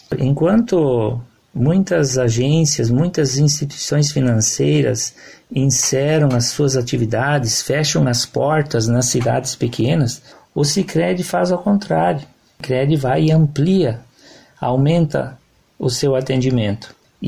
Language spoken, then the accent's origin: Portuguese; Pouso Novo, Rio Grande do Sul, Brazil; Eu nasci, me criei, trabalho e vivo aqui em Pouso Novo.